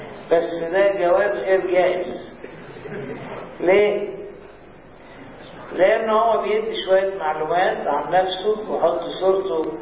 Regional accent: Egypt; كنا نقول تقدم الكمبيوتر عندنا في مصر بسيط لأنه غالي

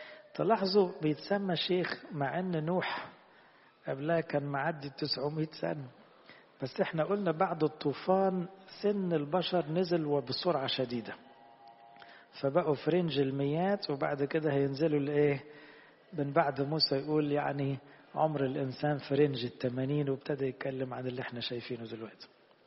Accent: Egypt; احنا كمصريين ما احنا يهود، احنا من الأمم

